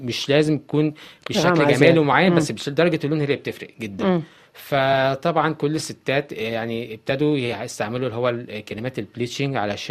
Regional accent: Cairo, Cairo Governorate, Egypt; احنا في مصر من سنه 50، فمن اول الخمسينات، فانا من اللي هو الشتات او الدياسبرا السودانيه موجودين في مصر

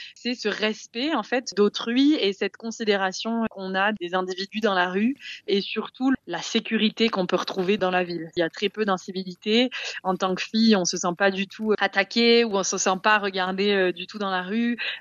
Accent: Nice, Provence-Alpes-Côte d'Azur, France; also born or lived in Nîmes; J'ai vécu 20 ans à Nice et j'ai fait des études pendant un an à Nîmes.

